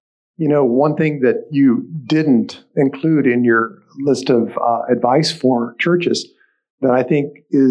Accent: Texas, United States; I'm from the Bible Belt area of United States, down in Texas

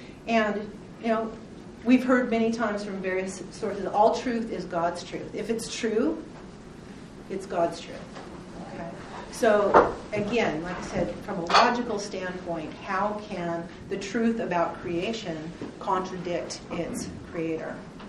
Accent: Pacific Northwest, United States; I grew up in the Pacific Northwest, lived in a Christian home, went to church and Sunday school from a very early age.

